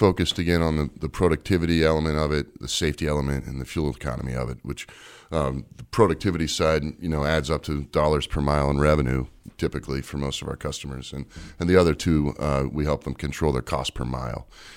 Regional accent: Pennsylvania, United States; I come from Western Pennsylvania, and my uncle has a small trucking company, flatbeds.

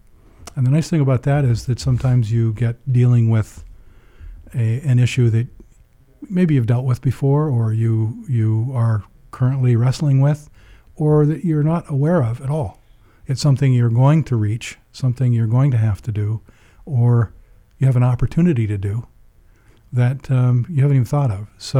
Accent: Canada; moved away as an adult; I came here from Canada 23 years ago for 2 years.

